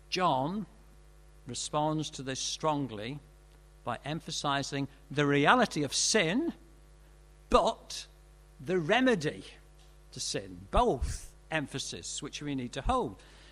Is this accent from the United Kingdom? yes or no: yes; Northern Ireland, United Kingdom; I was brought up in Northern Ireland